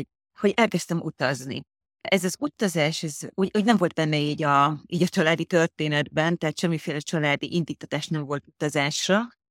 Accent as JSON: {"language": "Hungarian", "town": "Eger", "region": "Heves", "country": "Hungary", "lives_now": "Asia", "said": "Egri vagyok, és én nagyon sokáig Egerben éltem, tehát az életem az nagy részében én Egerben éltem, és mielőtt Ázsiába jöttem, azelőtt egy pár évvel költöztem fel Budapestre."}